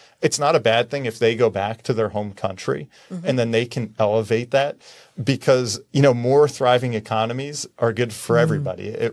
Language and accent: English; New Jersey, United States; you know, I'm from New Jersey. I've worked with some deans and presidents of colleges in our state.